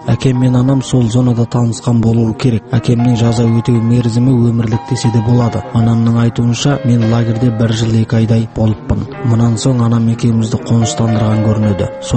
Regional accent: Topar, Karaganda Region, Kazakhstan; Сөйтіп елді мекен Топар деп атала бастады. Менің балалық шағымның сәттері барлығы сонда қалды.

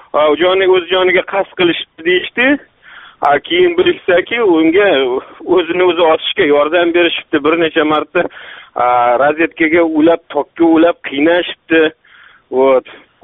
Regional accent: Kashkadarya Region, Uzbekistan; Men Qashqadaryodanman. Men 40 yoshdaman.

